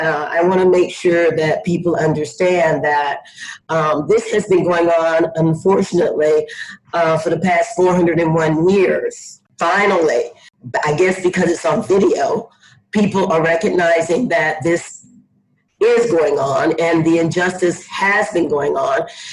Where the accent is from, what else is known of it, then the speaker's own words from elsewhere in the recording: the South, United States; So I grew up in the South, the Southern United States. Mm-hmm. I grew up in a place where the Ku Klux Klan started.